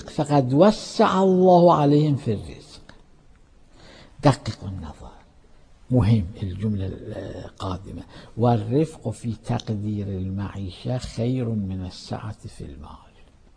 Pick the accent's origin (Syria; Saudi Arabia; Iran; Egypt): Iran; كان عندنا في إيران رئيس وزراء في زمن الشاه